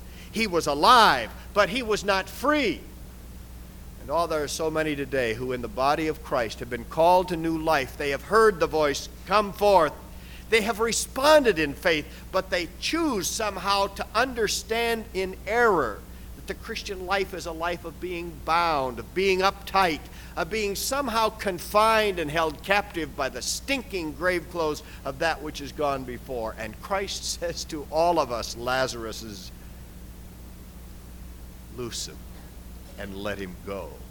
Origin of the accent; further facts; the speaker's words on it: Midwest, United States; I've had the chance to preach in my hometown, small Midwestern town, small church.